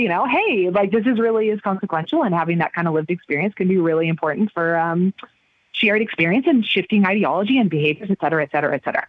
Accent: United States; I am an American, so I'm going to just say my home country's not doing the best job

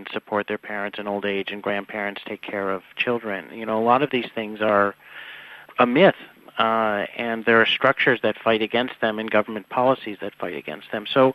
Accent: Chicago, Illinois, United States; So I'm from Chicago. Chicago is a famously racially divided city.

